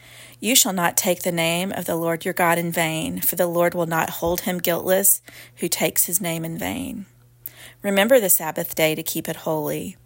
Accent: Texas, United States; From grades 7 to 12, I went to a small private school at my hometown in Texas.

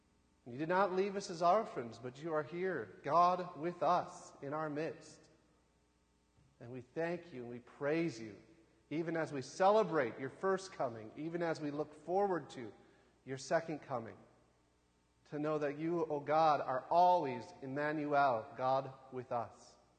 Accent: United States; I'm from America, so in America, it's forbidden by law to put anything Christmassy up before American Thanksgiving.

